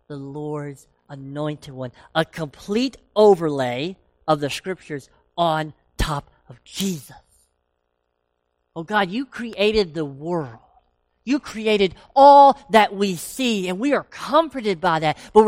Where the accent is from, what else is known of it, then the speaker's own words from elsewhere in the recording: Tennessee, United States; See, I'm from Tennessee, so I can really hit that good accent.